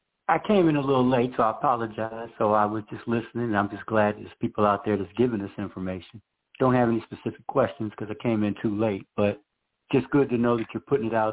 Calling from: Detroit, Michigan, United States; I'm calling from Detroit.

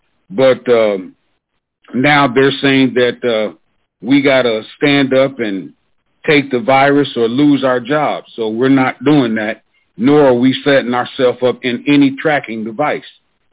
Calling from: Oklahoma, United States; No, sir. I'm in Oklahoma.

